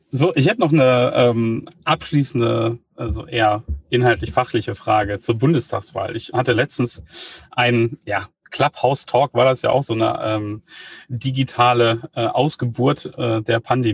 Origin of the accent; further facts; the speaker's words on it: Berlin, Germany; Das ist ja auch eine tolle Geschichte als Berliner.